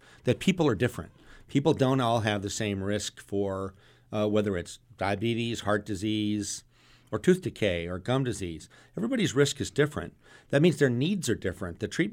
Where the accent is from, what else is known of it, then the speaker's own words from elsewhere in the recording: Southwest, United States; Well, I'm actually from the Southwest, so I'm used to.